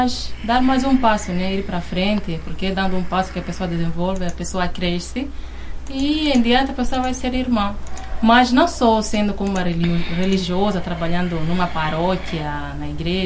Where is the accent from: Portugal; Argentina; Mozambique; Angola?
Mozambique; now in Brazil; nós que viemos da África, Moçambique, estamos aqui aprendendo mais, conhecendo mais